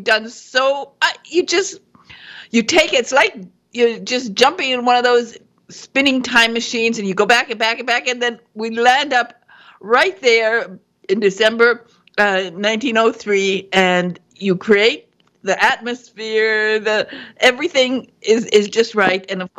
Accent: Michigan, United States; and I'm from Michigan, and I've been to Deerfield, and so I've been there too.

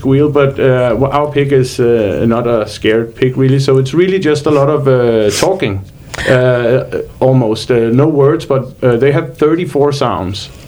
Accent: Denmark; English is a second language; 43 years old. I live over here with my wife. I'm here legally. I'm from Denmark, the country of Denmark. So if you can trace an accent or something with me, you might be right.

